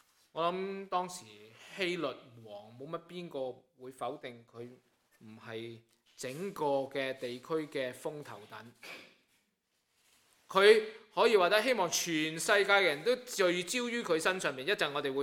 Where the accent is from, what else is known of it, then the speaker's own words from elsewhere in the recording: Guangdong, China; 我哋广东人咧称呢种嘅情况叫做偏见